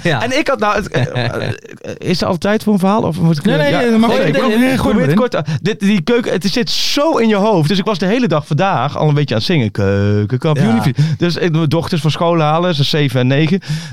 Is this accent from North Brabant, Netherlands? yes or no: no; Duiven, Gelderland, Netherlands; ik ben opgegroeid in Duiven tussen Arnhem en Doetinchem. Dat is een beetje dorp op de rand van Vitesse de Graafschap.